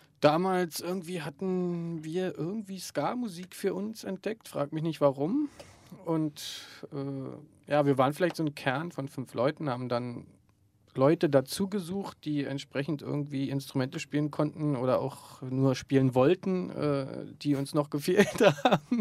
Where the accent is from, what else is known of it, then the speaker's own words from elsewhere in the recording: Berlin, Germany; Aber wir sind Berliner alle ursprünglich gewesen.